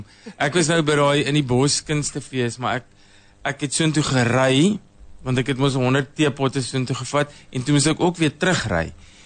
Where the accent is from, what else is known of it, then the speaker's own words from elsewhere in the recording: Parys, Free State, South Africa; also born or lived in Pretoria / England; ek kom van die Vrystaat oorspronkelijk, Parys is waar ek groot geword het en, en maar ons het in Pretoria gewoon